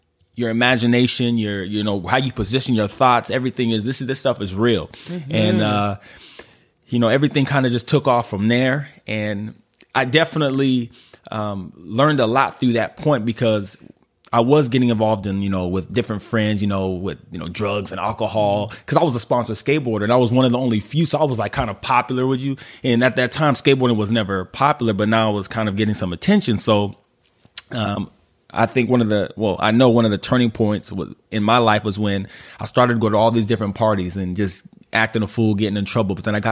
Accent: Alaska, United States; I'm born and raised in Alaska, and when I was younger, I was super, super hyper

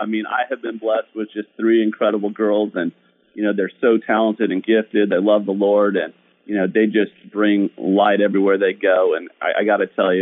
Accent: Colorado, United States; also born or lived in Southern California / Tulsa, Oklahoma; I grew up in Colorado, then moved to Southern California to go to undergraduate school, and then left there, moved to Tulsa, Oklahoma to go and get my master's in business at Oral Roberts University.

